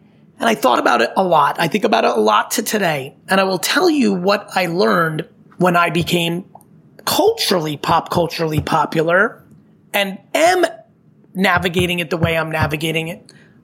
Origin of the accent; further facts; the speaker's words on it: New Jersey, United States; I grew up in New Jersey in the 80s and 90s